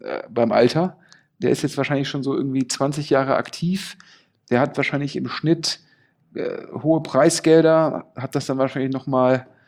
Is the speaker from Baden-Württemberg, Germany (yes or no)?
no; Düsseldorf, North Rhine-Westphalia, Germany; ich bin ja Düsseldorfer